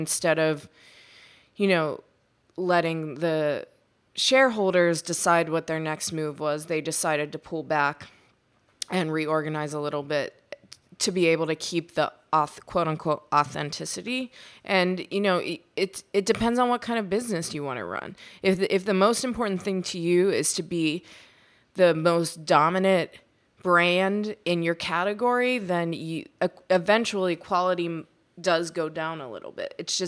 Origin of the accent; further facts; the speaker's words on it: Pittsburgh, Pennsylvania, United States; now in New York City, United States; When I was growing up in Pittsburgh and we got one J. Crew, it was like the biggest deal in the entire world.